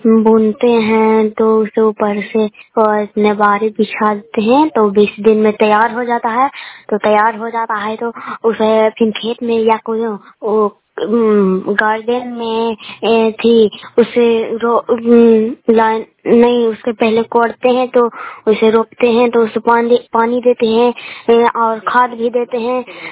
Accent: Bihar, India; मैं नालंदा जिले के रहने वाली, मैं गोड़ापुर पंचायत से बोल रहे हैं। मेरा गांव प्रखंड है।

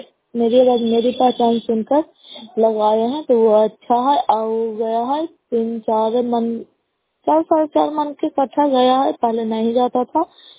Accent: Bihar, India; नालंदा जिला नगर मसौला कला पंचायत की निवासी हूँ।

